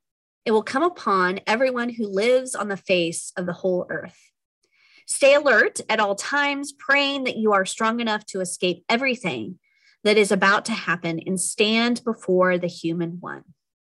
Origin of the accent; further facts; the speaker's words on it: Midwest, United States; I'm the Midwesterner in this conversation.